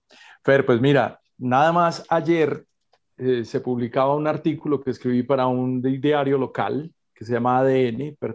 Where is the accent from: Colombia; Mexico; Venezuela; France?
Colombia; en el fondo sabe que somos colombianos.